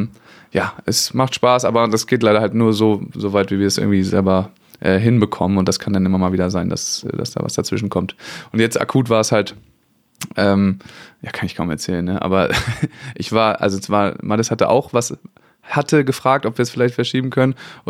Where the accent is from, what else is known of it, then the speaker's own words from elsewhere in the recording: Kiel, Schleswig-Holstein, Germany; aber ich komme ja nur mal aus Kiel, da war immer, war auch früher immer viel Handball